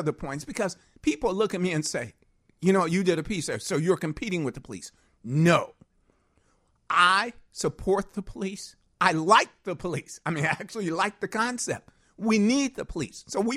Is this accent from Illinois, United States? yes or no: yes; Chicago, Illinois, United States; born or raised there